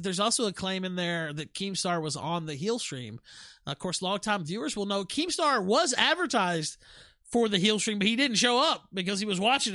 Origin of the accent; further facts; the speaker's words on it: Memphis, Tennessee, United States; born there; I was born in Memphis, Tennessee.